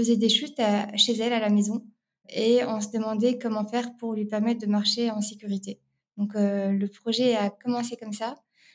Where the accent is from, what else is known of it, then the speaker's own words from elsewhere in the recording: Rabat, Rabat-Salé-Kénitra, Morocco; moved away as an adult; now in France; je vais remonter un peu plus loin, donc je suis née à Rabat au Maroc, où j'ai grandi jusqu'à mes classes préparatoires. Je suis arrivée en France en 2011